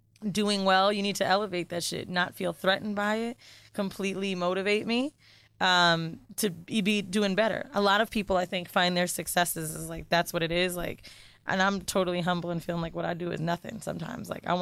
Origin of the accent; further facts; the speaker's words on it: San Francisco, California, United States; born there; I was born in San Fran. My godmother was a drag queen, okay?